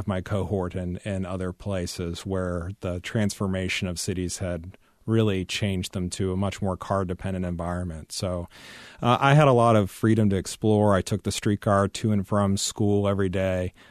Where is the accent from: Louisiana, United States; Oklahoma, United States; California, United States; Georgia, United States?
Louisiana, United States; New Orleans; I grew up right next to the streetcar tracks on St. Charles Avenue in New Orleans.